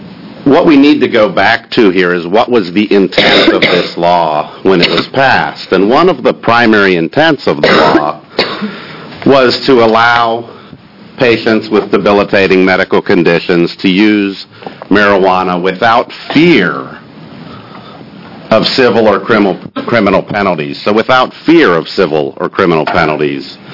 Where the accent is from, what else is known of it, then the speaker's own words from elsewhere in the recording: Portland, Oregon, United States; mm-hmm. and I'm an attorney from Portland, Oregon.